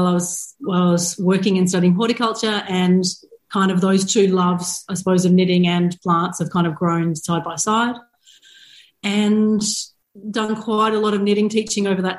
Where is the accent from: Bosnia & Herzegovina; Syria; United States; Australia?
Australia; moved away as an adult; now in Glasgow, United Kingdom; and I'm based in Glasgow in Scotland, but most of you will probably pick up from my accent that I'm not Scottish. I'm actually Australian. My husband and I moved here about 5 years ago to Glasgow